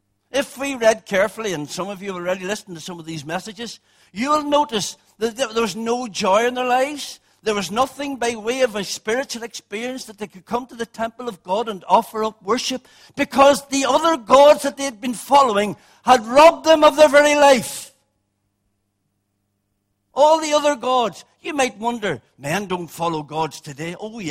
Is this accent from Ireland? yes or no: yes; Ireland; I come from the Republic of Ireland.